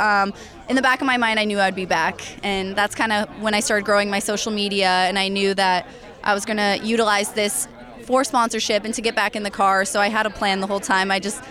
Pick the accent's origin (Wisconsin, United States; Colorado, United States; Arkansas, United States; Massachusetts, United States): Colorado, United States; You know, I grew up in Colorado, so I was four-wheeling, snowmobiling, doing outdoorsy, you know, motorized vehicle things